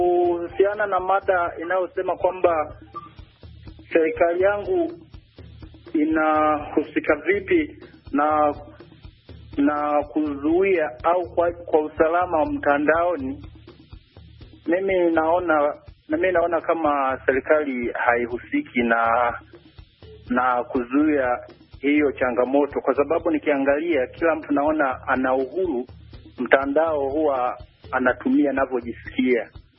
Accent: Manyovu, Kigoma, Tanzania; Natokea Kitambuka, mtaa wa Mhalulo, Manyovu, Kigoma, Tanzania.

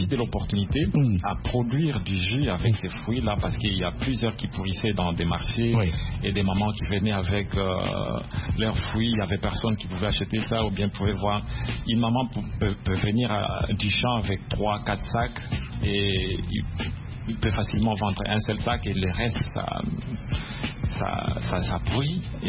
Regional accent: Beni, North Kivu, DR Congo; je viens de la RDC, oui. La ville de Beni.

